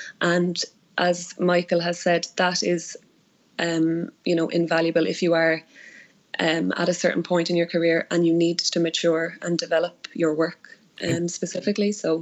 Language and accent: English; Cork, Munster, Ireland; moved away as an adult; now in Dublin, Ireland; I'm from Cork originally, and I moved to Dublin just after my leaving cert to study music and theatre, yeah.